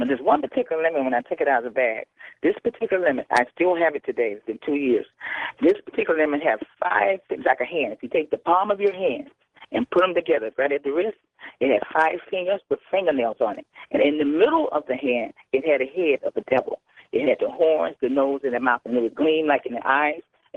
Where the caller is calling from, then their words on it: California, United States; I'm calling from California.